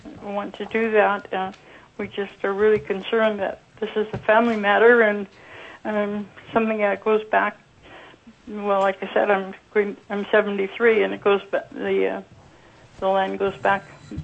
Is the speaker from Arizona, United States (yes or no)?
no; Sitka, Alaska, United States; I'm Kaguantan from Sitka. Was born in the village 73 years ago